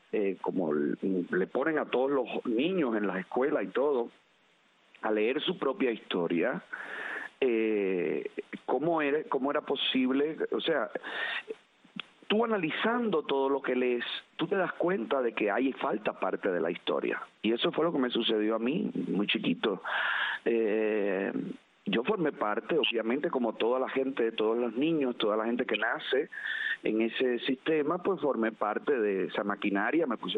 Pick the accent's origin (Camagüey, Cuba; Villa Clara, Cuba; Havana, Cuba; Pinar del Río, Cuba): Camagüey, Cuba; Nací en Camagüey.